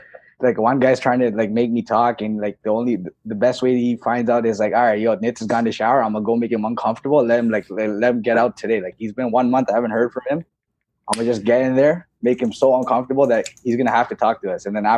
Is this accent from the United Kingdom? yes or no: no; Canada; I'm Canadian because I'm born in Canada.